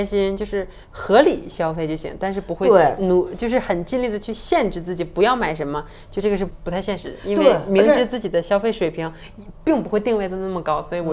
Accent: China; 我们中国人有的时候会先确定男女朋友关系，然后再带你去什么见家长啊

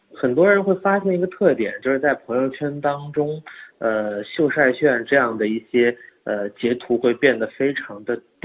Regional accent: China; 那我们中国人更熟悉的一些网游、页游、升级打怪、换装备啊

